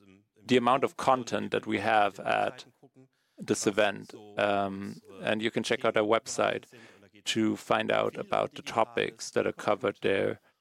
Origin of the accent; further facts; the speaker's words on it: Switzerland; Hi, everyone. I'm from Switzerland.